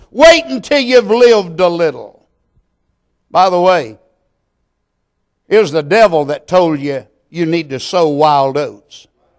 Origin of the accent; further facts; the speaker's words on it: Texas, United States; When I was a little boy growing up in East Texas, we used to listen to the radio quite a bit.